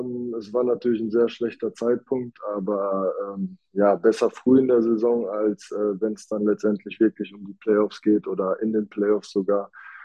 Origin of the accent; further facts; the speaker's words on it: Hagen, North Rhine-Westphalia, Germany; Ich meine, ich komme aus Hagen, war nie wirklich weiter weg als 30 Minuten, war immer in der Region NRW